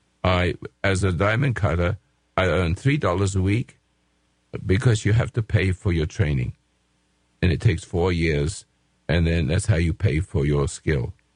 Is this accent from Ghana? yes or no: no; England, United Kingdom; accent: English; now in Grants Pass, United States; I still got my English accent.